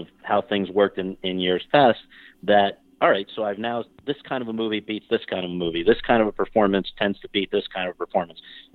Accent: New Haven, Connecticut, United States; I am from New Haven, Connecticut.

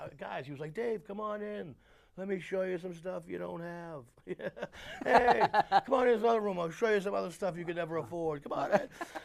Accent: Boston, Massachusetts, United States; I am from Boston, this is what I do, how did I get here, blah, blah, blah.

